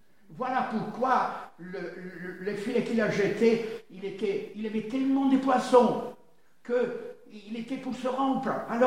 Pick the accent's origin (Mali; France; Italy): Italy; French is a second language; Je vous ai dit, vous le savez, je suis italien.